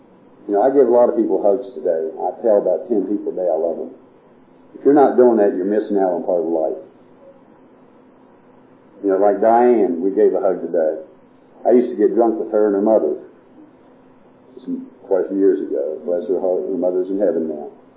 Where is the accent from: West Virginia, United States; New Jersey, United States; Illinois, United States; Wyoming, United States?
West Virginia, United States; You know, I was raised in West Virginia.